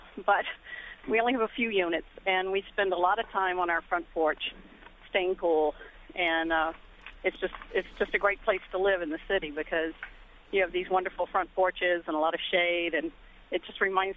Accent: Georgia, United States; now in Brooklyn, United States; I grew up outside of Atlanta also, and I spent a lot of time in Columbus, Georgia, on my grandmother's front porch when I was a kid.

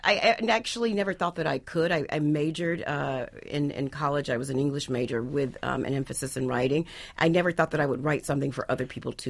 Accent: Montgomery, Alabama, United States; now in Los Angeles, United States; But for me, growing up in Alabama, I watched Kung Fu Theater every Saturday.

